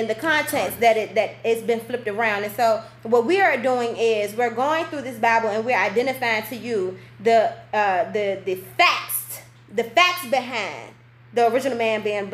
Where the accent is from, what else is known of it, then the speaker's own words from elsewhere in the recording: Virginia, United States; Just like I'm a Virginian because I'm from Virginia type of thing